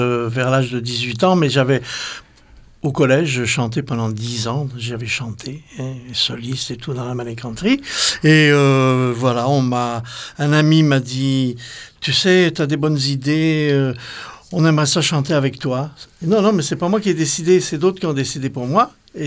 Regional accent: Quebec, Canada; Je suis Québécois de cœur. Je ne suis pas Québécois pure laine. Je ne suis pas né au Québec. Je suis venu à l'âge de 9 ans. Mais j'ai fait toutes mes études et je dois tout à des professeurs et à des formateurs québécois.

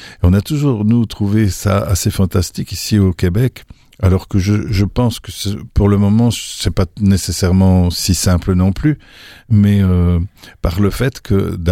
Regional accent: Belgium; now in France; moi, je suis belge. J'ai une culture qui me va bien, que j'ai pas envie de rejeter. Mais c'est pas pour ça que, par exemple, que je devrais devenir français parce que j'habite en France.

